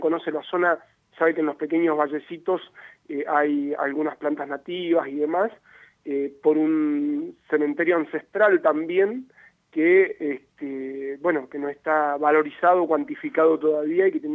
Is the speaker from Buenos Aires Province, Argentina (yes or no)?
no; Las Ovejas, Neuquén, Argentina; also born or lived in Villa del Nahueve; yo nací ahí en Villa de Nahueve, desde muy chico nos vinimos acá a Las Ovejas, pero bueno, tenemos algunas propiedades familiares y demás ahí en la zona, ¿no?